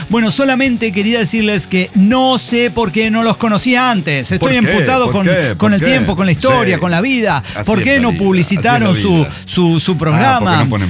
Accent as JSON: {"language": "Spanish", "region": "Mexico City", "country": "Mexico", "moved": "yes", "lives_now": "Madrid, Spain", "said": "yo soy del DF, pero vivo en Madrid hace 13 años."}